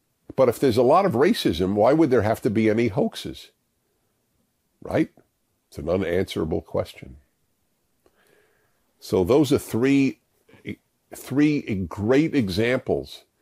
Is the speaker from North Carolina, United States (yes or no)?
no; New York, United States; born there; I was born in New York and I'm Jewish.